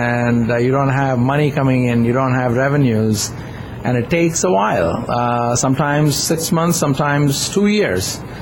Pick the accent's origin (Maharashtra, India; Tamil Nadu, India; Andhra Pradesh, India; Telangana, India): Tamil Nadu, India; Chennai; English is a second language; moved away as an adult; now in United States; I grew up in Madras